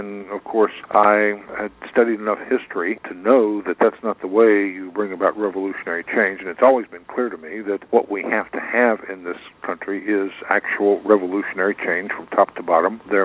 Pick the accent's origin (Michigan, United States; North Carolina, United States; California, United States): North Carolina, United States; Well, I was born in North Carolina, grew up there